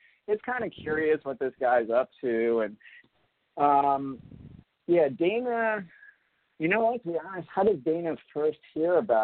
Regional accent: St. Thomas, U.S. Virgin Islands; back what we used to call when I was growing up in St. Thomas, a bum.

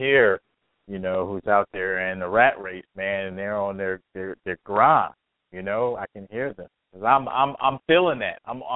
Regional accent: United States; I'm typical American.

